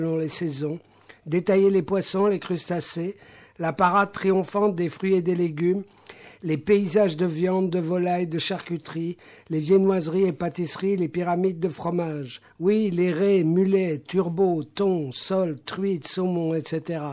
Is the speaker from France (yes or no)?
no; Brussels, Belgium; C'est culturel, c'est parce que je suis bruxellois